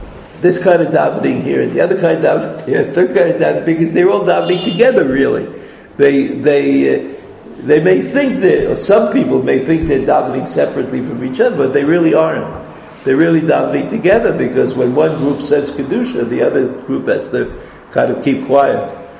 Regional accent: New York, United States; I didn't grow up in America, I grew up in New York.

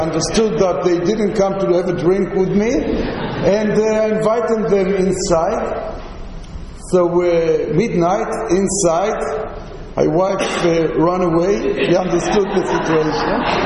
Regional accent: Gush Etzion, West Bank, Palestine; So I said, I grew up in Gush Etzion. I learned from Av Lichtenstein, from Av Amital, other rabbis.

